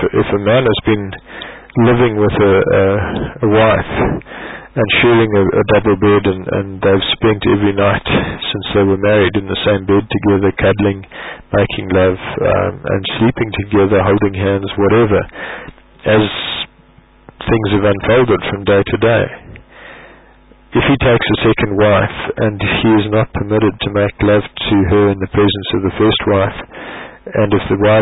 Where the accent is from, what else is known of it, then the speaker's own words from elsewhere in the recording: South Africa; As a South African, I have to ask those who are espousing this doctrine